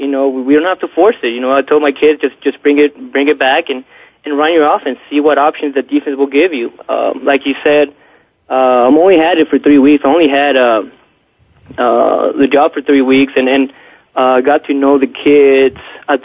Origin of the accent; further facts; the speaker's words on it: Texas, United States; also born or lived in Chihuahua, Mexico; I'm originally from Chihuahua, Mexico, but I grew up in West Texas. My dad's a basketball coach in Mexico, coach semi-pro. I played high school in Alpine, Texas, but then I attended UTEP, Texas El Paso